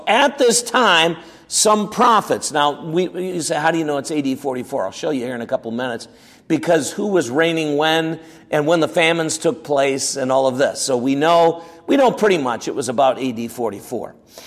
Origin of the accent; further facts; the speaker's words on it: United States; as an American, I can work together with some who are Egyptians.